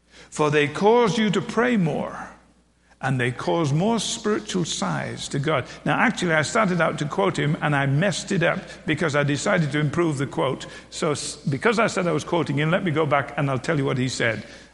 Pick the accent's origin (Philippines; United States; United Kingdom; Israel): United Kingdom; England; When I was a kid growing up in England, we used to sing a song